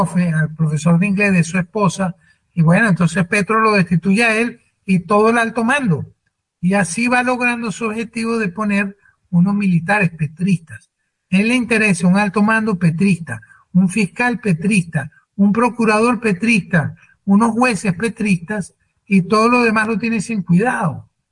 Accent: Venezuela; No solo lo viví en mi país, Venezuela

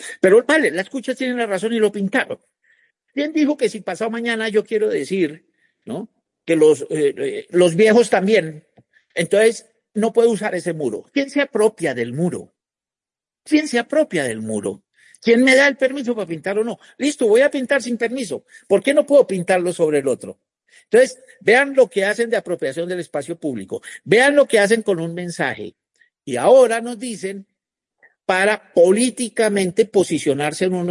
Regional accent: Colombia; Un momento, yo me siento colombiano.

